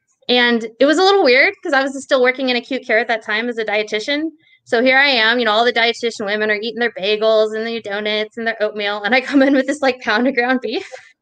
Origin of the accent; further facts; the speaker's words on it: Texas, United States; I'm from Texas, but all meat.